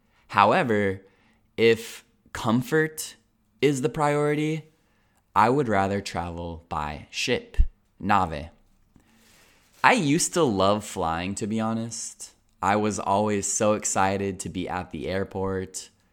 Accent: United States; As you guys know, I'm American, so I have flown from the United States to Europe many times, and that's a very long flight.

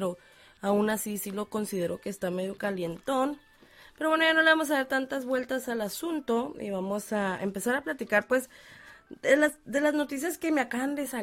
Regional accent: Mexico; como mexicanos siempre nos mantenemos como pisándole los talones ahora sí que al gobierno

